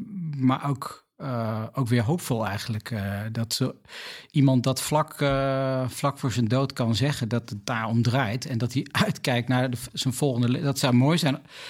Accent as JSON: {"language": "Dutch", "town": "Arnhem", "region": "Gelderland", "country": "Netherlands", "said": "We komen allebei uit Arnhem."}